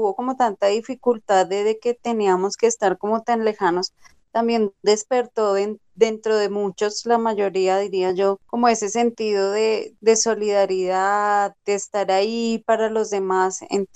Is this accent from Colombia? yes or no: yes; Colombia; como colombianos